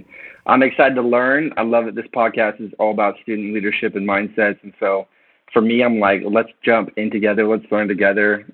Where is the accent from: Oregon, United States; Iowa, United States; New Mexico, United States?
Oregon, United States; Oregon City; also born or lived in Portland; But yeah, grew up in Portland, Oregon, and a little town called Oregon City.